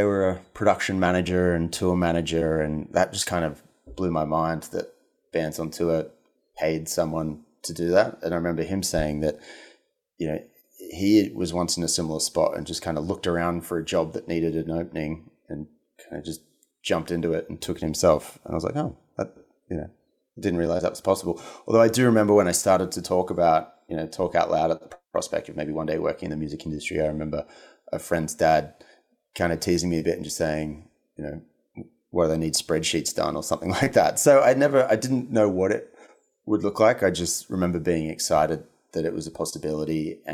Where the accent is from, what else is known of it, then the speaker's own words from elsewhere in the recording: Australia; a school in New York in the States. We're both Australian, and that's where we were living at the time.